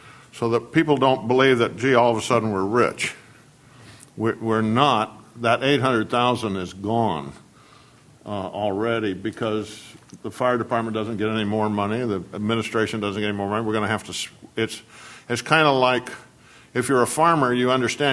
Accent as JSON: {"language": "English", "town": "Cambria", "region": "California", "country": "United States", "said": "when I signed in that I was from Cambria"}